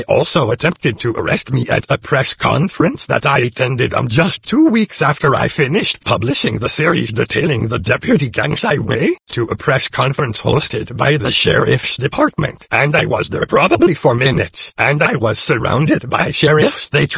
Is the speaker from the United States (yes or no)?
yes; Los Angeles, California, United States; Well, I grew up in Los Angeles. I've always known about sheriff's gangs growing up.